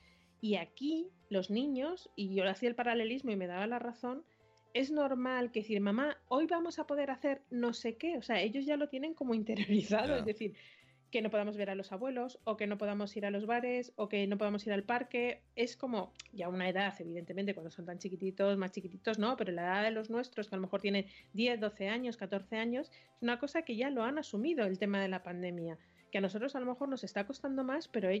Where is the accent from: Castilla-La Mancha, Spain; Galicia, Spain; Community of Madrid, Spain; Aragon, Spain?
Community of Madrid, Spain; Madrid; los que somos de Madrid o los que sabemos, tenemos gente en la zona